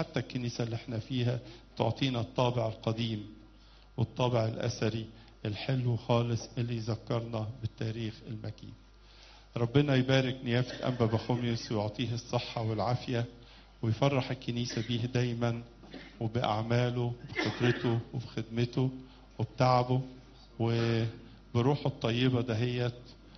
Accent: Egypt; إحنا عندنا في مصر 50 دير

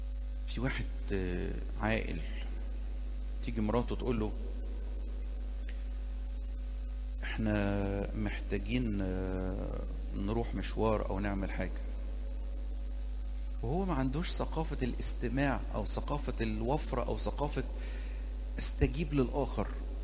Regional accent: Egypt

